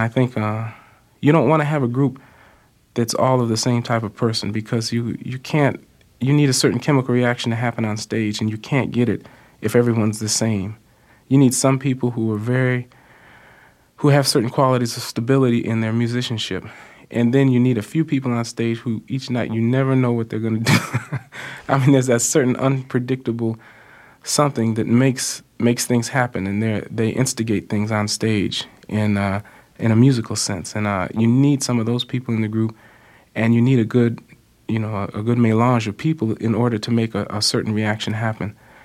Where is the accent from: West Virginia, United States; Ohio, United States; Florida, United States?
Ohio, United States; Cleveland; now in Chicago, United States; I'm from Cleveland originally, which is kind of similar, but it's a little smaller than Chicago.